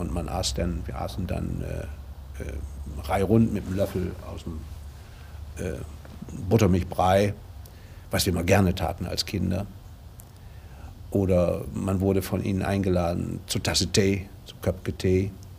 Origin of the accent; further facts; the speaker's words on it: Aurich, Lower Saxony, Germany; born there; Ich bin nicht in Moordorf geboren, sondern in Aurich, weil mein Großvater Wert darauf legte, dass ich in Aurich geboren wurde.